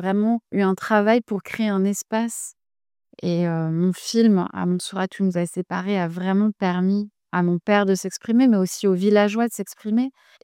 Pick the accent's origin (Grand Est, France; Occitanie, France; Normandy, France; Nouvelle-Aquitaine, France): Grand Est, France; Nancy; j'ai grandi en France, à Nancy, dans une famille donc, de père algérien, de mère française.